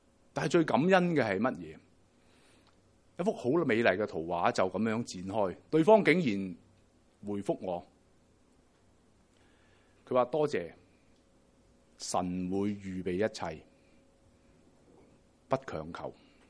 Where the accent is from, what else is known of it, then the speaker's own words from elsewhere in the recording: Hong Kong; 我们其实香港人呢，自小呢小学呢就考，我以前就考升中试啦